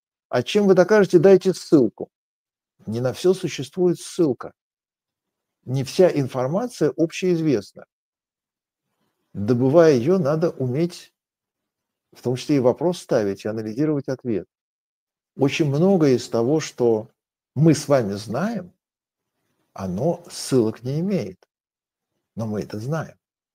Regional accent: Armenia; Я, например, армянин.

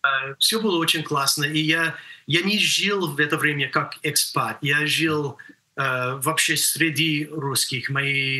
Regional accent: Nevada, United States; Russian is a second language; now in Russia; И я из Невады, так что я могу сказать им, как говорить, как ковбой.

